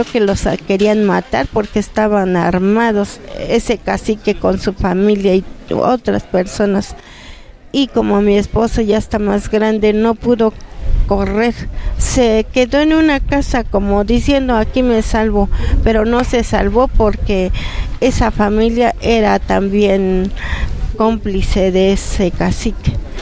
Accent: Xochitlán de Flores Magón, Oaxaca, Mexico; soy pues de nacionalidad mexicana, nací en este lugar de los Xochitlán de Flores Magón.

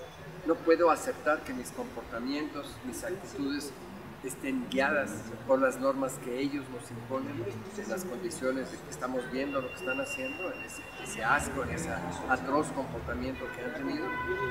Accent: Oaxaca, Mexico; los que venimos de Oaxaca

